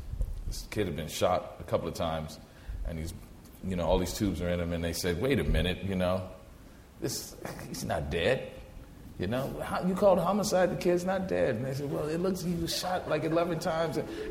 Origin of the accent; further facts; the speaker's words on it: New Orleans, Louisiana, United States; I'm originally from New Orleans, and it reminded me of home.